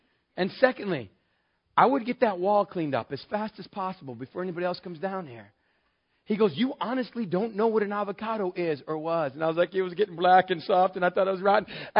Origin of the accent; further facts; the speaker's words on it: El Paso, Texas, United States; Now remember, I come from El Paso, Texas, out in the desert. Those of us out here know it takes a lot of water to have an avocado tree. Water is something we don't have in West Texas.